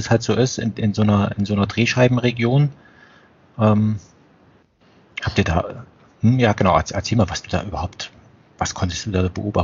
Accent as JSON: {"language": "German", "country": "Germany", "said": "wie jetzt wir vielleicht als Deutsche Österreich betrachten? Also wir teilen uns eine Sprache"}